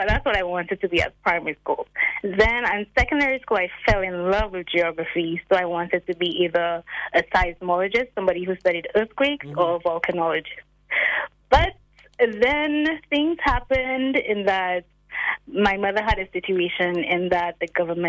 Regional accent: Riva Dore, Choiseul, St. Lucia; More specifically, I'm from Rivadori, Choiseul.

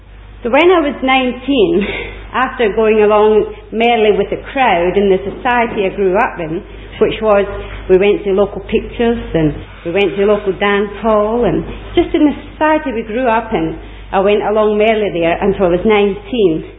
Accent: Scotland, United Kingdom; Being born and brought up in Scotland during the war years wasn't without its ups and downs.

